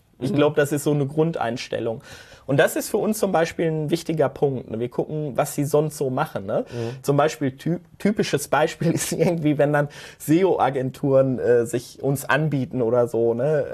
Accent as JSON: {"language": "German", "region": "North Rhine-Westphalia", "country": "Germany", "said": "also grundsätzlich kommen wir aus dem Ruhrgebiet, das ist natürlich eine Bergbauregion"}